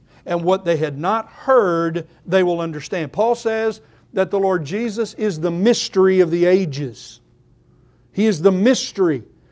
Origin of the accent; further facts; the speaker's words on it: Oklahoma, United States; See, I'm from Oklahoma.